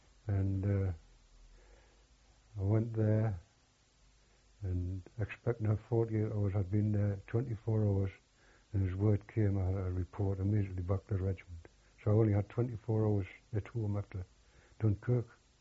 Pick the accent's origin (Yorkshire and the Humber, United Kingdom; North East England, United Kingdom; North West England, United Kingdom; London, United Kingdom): North East England, United Kingdom; Newcastle; I come from Newcastle and I got off at Birtley.